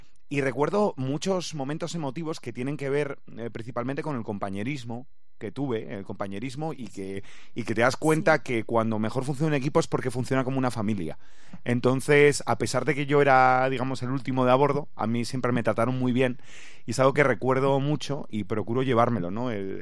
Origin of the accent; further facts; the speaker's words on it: Oviedo, Asturias, Spain; yo soy asturiano y yo vivía en Oviedo